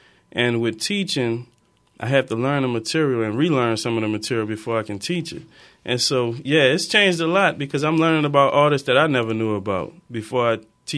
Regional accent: Louisiana, United States; growing up in South Louisiana, it's just so much culture that's going to come out in your art.

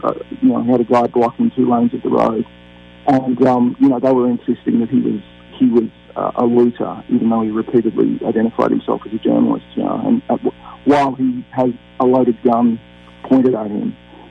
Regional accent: Australia; And as an Australian, I know that in the wildfire crisis that happened in Australia in January

